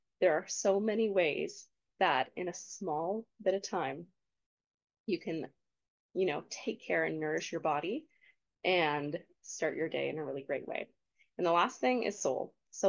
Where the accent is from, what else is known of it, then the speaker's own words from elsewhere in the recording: Canada; as Canadians, I'm Canadian, we tend to have that little like up on the end.